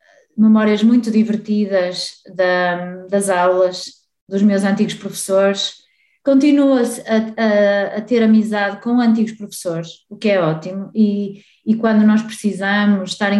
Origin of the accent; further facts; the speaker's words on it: Guimarães, Braga, Portugal; Eu sou de Guimarães e na altura, aquela rivalidade, fiquei muito preocupada, eu vou para Braga